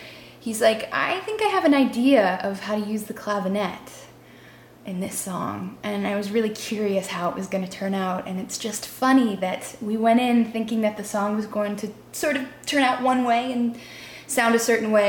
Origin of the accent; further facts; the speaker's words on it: Nashua, New Hampshire, United States; born there; Mike didn't know that I was born in Nashua, New Hampshire, and the river actually runs right through Nashua.